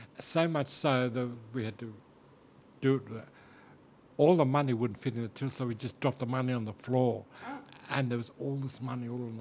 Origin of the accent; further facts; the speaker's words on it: Darwin, Northern Territory, Australia; He said, where are you from, my boy? And I said, oh, I'm from Darwin.